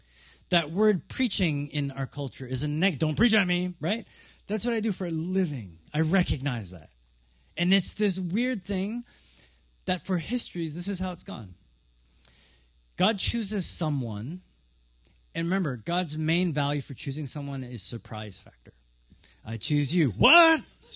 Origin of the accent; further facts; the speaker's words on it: Canada; I was like, I'm a Canadian.